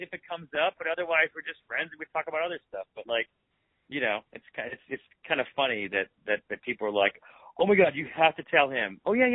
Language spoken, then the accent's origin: English; Syracuse, New York, United States; I grew up in Syracuse where Syracuse University was our professional sports team.